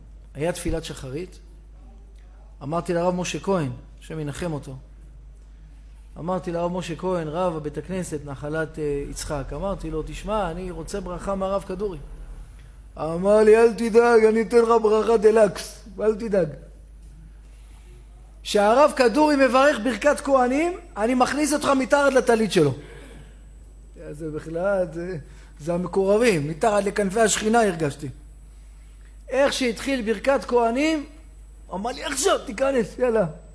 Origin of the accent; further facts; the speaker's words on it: Jerusalem, Jerusalem District, Israel; אני ירושלמי, והם פורים פרזים.